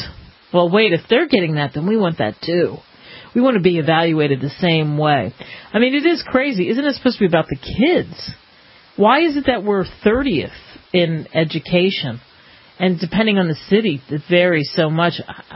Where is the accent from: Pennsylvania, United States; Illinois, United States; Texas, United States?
Pennsylvania, United States; I grew up outside of Philly. You get like less than an inch.